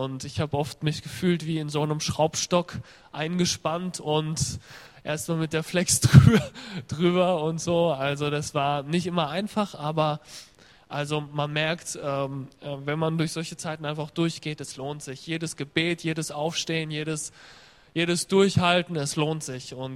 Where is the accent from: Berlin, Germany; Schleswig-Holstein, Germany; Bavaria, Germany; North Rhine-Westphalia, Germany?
Bavaria, Germany; Aschaffenburg; Und ich komme ursprünglich aus Nordbayern, aus Aschaffenburg. Weiß nicht, ob das jemand kennt.